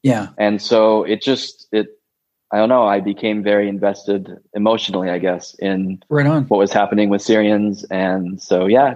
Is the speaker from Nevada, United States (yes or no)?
yes; Las Vegas, Nevada, United States; also born or lived in California; So I grew up in Las Vegas, actually.